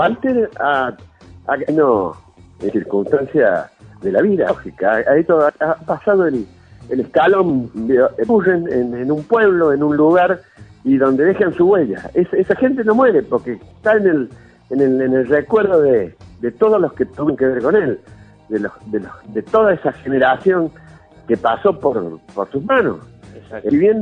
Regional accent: Saldán, Córdoba, Argentina; yo soy de Saldán, he pasado toda mi vida

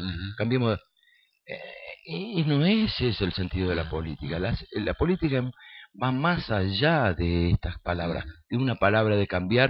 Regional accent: Concordia, Entre Ríos, Argentina; La realidad mía es que yo vivo en Concordia y nací y me crié acá en Concordia

